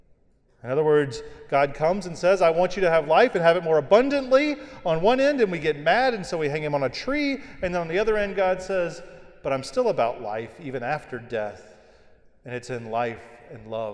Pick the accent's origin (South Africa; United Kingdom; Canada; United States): United States; Memphis, Tennessee; he was assassinated in the city that I grew up in Memphis